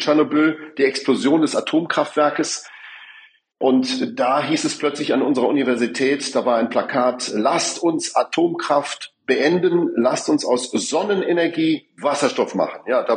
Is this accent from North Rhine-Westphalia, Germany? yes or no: yes; Duisburg, North Rhine-Westphalia, Germany; born there; now in Saarland, Germany; geboren in Duisburg. Heute bin ich ein Wahlsaarländer, der aber natürlich sehr viel Zeit auch im Ausland, vor allem in Brüssel, verbringt